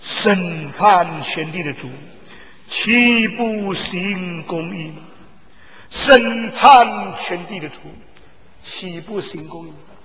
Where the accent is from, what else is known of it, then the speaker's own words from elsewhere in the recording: China; 今天我们中国人受先知这两个字的含义的字义影响